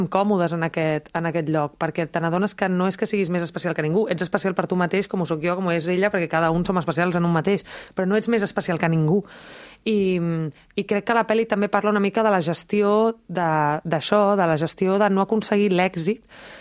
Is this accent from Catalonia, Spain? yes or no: yes; Barcelona, Catalonia, Spain; also born or lived in Mallorca / Madrid; jo vaig néixer a Mallorca, però m'he criat a Barcelona, he viscut molts anys a Madrid, llavors no tinc un vincle afectiu amb un lloc